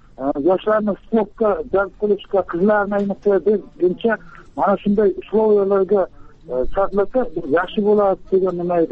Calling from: Surxondaryo Region, Uzbekistan; Men O'zbekistondan, Surxondaryo viloyatidanman, O'zbekistondanman. Qumqo'rg'on tumanidanman.

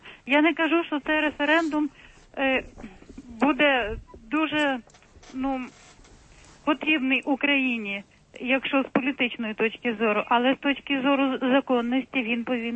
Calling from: Kyiv, Ukraine; я з Києва.

